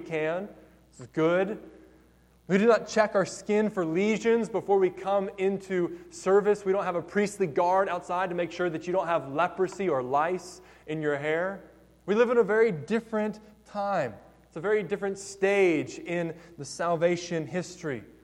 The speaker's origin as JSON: {"language": "English", "country": "United States", "said": "Like, I am so American in this moment."}